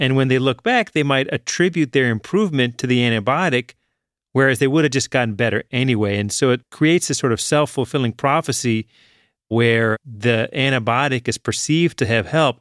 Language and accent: English; Richmond, Virginia, United States; Jeff, I grew up in Richmond, Virginia. I had antibiotics for breakfast.